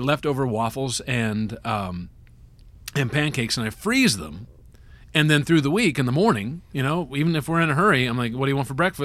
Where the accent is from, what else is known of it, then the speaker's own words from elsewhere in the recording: Indiana, United States; I'm from Indiana.